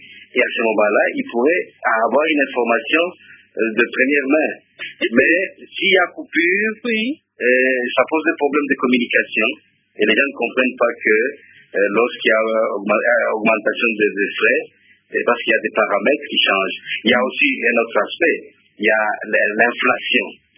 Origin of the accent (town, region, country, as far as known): DR Congo